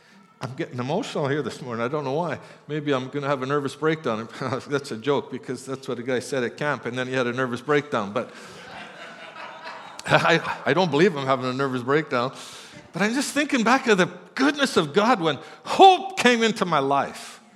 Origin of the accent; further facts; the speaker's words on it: Black Falls, Canada; just life itself, growing up in Black Falls. You know, I didn't even know it, but it had the reputation of a rough town, a fighting town.